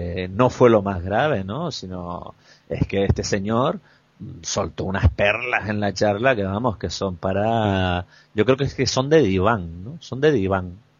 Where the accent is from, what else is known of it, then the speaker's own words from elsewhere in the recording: Canary Islands, Spain; accent: Canarian; no perdemos nuestro acento, nuestra forma de hablar, ¿no? Sino que claramente era ese tipo de personal que se le nota que se avergüenza de hablar como hablamos los canarios